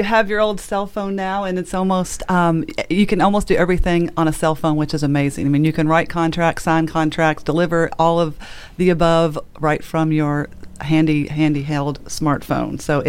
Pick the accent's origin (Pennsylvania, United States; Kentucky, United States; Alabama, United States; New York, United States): Kentucky, United States; Bardstown; And I grew up in Bardstown, which is even more bourbon.